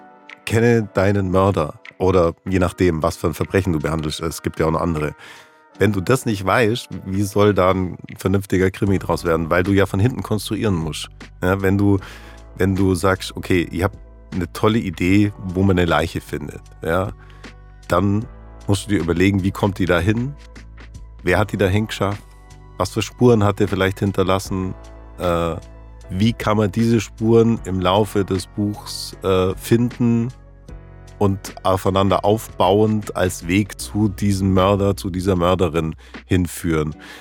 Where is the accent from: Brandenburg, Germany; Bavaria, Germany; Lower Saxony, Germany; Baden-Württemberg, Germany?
Bavaria, Germany; ich komme aus dem Allgäu